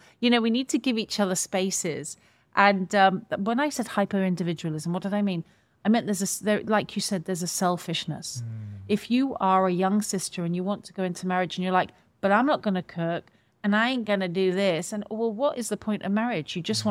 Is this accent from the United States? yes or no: no; United Kingdom; And what the Iraq War did was it wrecked our version of ourselves as British people.